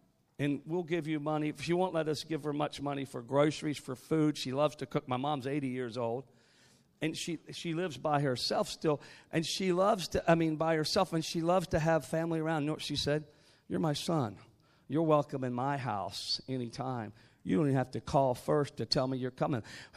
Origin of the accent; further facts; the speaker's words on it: West Virginia, United States; we're both from the Western Virginia area, even though we live in Florida now.